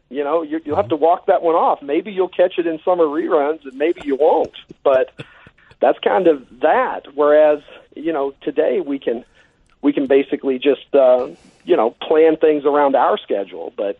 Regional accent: Kentucky, United States; I grew up in Kentucky.

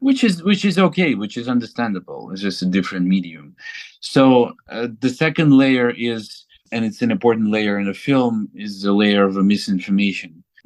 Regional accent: Ukraine; especially in Ukraine, because it's my home country.

